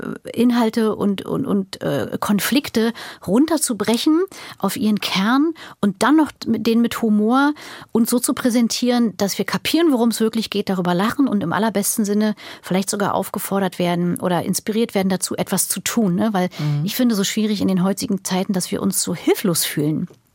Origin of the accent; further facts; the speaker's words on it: Berlin, Germany; ich bin ja in Berlin-Mitte aufgewachsen, an der Brückenstraße.